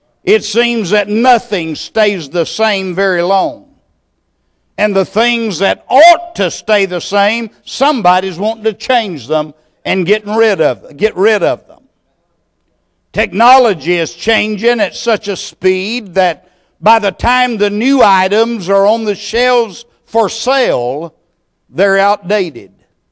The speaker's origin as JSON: {"language": "English", "region": "Texas", "country": "United States", "tie": "born or raised there", "said": "That was not so when I was a boy growing up in East Texas."}